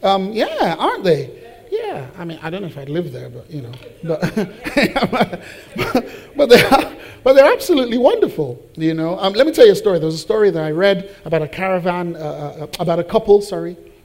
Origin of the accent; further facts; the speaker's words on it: Nigeria; I'm a Nigerian parent.